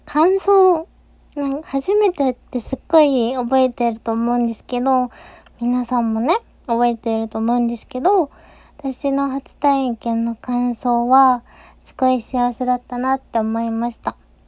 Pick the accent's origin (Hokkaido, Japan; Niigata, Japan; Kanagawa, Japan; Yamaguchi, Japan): Kanagawa, Japan; Yokohama; 生まれた場所、出身地は、横浜ですね。神奈川県横浜市で生まれ育ちました。